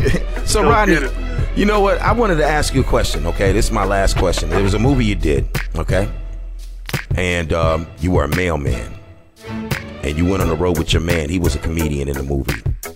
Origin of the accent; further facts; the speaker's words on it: New York, United States; also born or lived in Englewood, United States; I'm from New York. And then my father moved us over to Inglewood, New Jersey. And, you know, I'm working in a Blimpies, okay? Like 16 years old and all that.